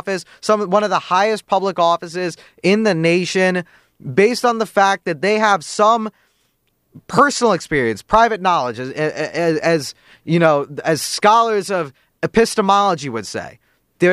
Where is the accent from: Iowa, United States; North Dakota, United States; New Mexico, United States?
North Dakota, United States; Bismarck; Yeah, I'm from Bismarck.